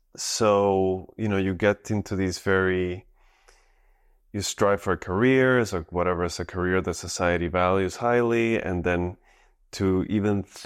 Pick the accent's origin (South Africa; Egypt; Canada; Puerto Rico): Puerto Rico; growing up in Puerto Rico, I think like really, I mean, like a lot of places I imagine, but I feel like it really stifles that freedom